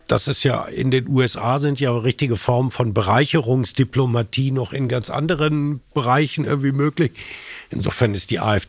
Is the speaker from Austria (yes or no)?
no; Germany; wir als Deutsche